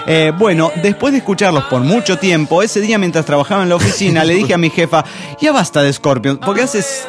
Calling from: Mexico City, Mexico; del Distrito Federal Mexicano.

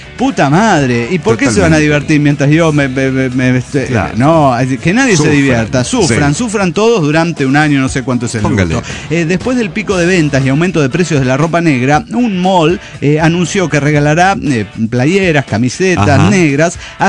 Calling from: Puebla, Mexico; de Puebla.

